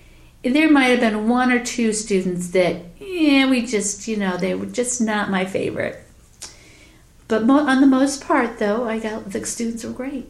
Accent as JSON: {"language": "English", "town": "Cooperstown", "region": "New York", "country": "United States", "tie": "born or raised there", "said": "when I grew up in Cooperstown, we would come to Cooperstown and go shopping."}